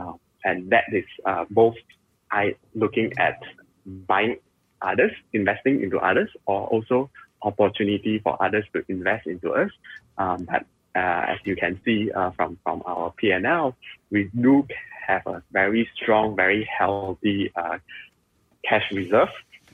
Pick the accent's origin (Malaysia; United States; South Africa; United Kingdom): Malaysia; Penang; Yes, I'm Malaysian. I'm Penangian.